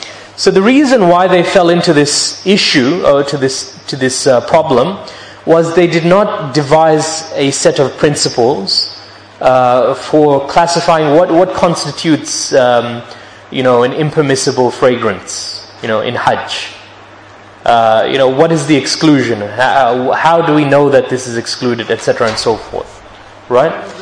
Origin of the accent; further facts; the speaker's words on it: Pakistan; English is a second language; since I'm a Pakistani myself, you know, I don't see any wrong in saying this